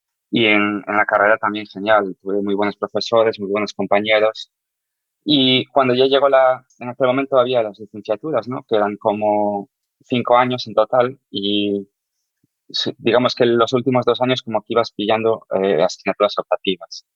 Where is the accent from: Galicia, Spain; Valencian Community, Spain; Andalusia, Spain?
Galicia, Spain; que voy a decir yo que soy gallego